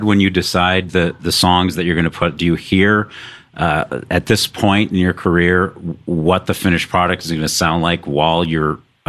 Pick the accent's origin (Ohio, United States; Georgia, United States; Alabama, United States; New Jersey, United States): Ohio, United States; Cleveland; I'm in Cleveland today, which is my hometown.